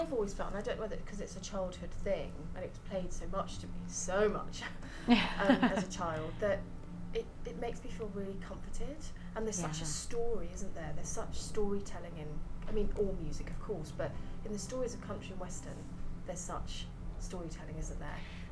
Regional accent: Scotland, United Kingdom; I'm from Scotland, so we all hail from Scotland.

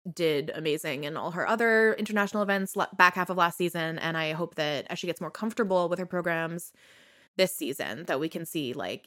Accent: United States; Like the Korean style of contemporary skating costumes, even though I'm American.

